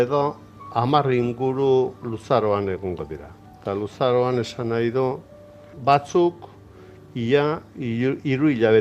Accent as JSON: {"language": "Basque", "town": "Ituren", "region": "Navarre", "country": "Spain", "tie": "born or raised there", "said": "Iturenen, bai."}